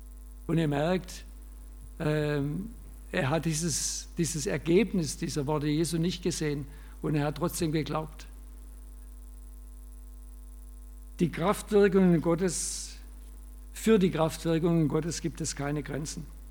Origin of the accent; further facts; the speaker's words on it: Baden-Württemberg, Germany; Ich hätte jetzt als Schwabe, würde ich sagen